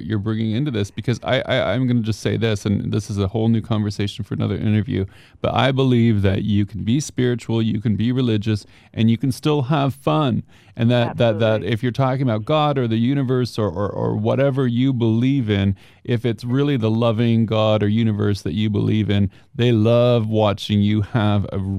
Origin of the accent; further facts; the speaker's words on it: Toronto, Ontario, Canada; here in my hometown of Toronto, in my community of gay brothers and sisters